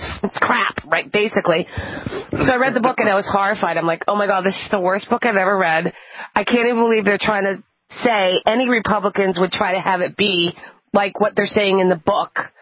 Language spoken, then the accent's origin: English; East Coast, United States; Yeah, I'm sorry, I'm from the East Coast. But we're not all bad.